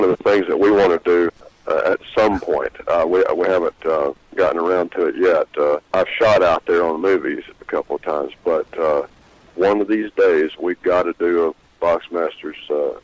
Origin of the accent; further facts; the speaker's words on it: Arkansas, United States; also born or lived in Texas; I mean, I was raised in Arkansas and Texas, so I have a lot of loyalty to Texas, you know.